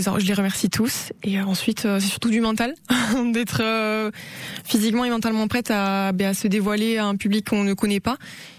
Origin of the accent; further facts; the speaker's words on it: Nouvelle-Aquitaine, France; accent: southern; ils entendent mon accent, ils me disent « Oh, tu viens du Sud, toi ?» Je dis « Ouais, je viens du Pays Basque. » Et j'en suis trop contente que les gens reconnaissent mon accent.